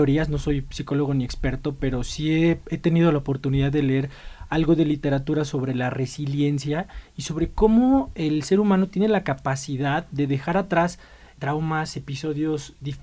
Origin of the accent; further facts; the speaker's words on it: Mexico; Muchas veces, pues, como mexicanos queremos ser o estadounidenses o nos sentimos con raíces europeas porque, bueno, nos colonizaron, ¿no?